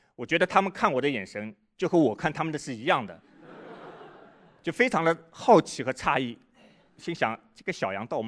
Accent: Shanghai, China; 我是上海人，就我们上海话有一个说

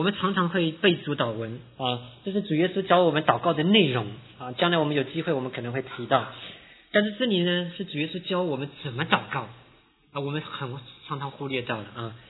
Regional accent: China; 我们中国人都是坐两桌

